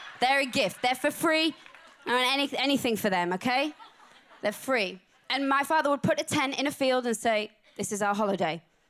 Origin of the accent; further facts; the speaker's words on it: Sheffield, Yorkshire and the Humber, United Kingdom; I'm from England. How cute is that? I'm from England. And as Pastor Leanne said, I'm from Sheffield.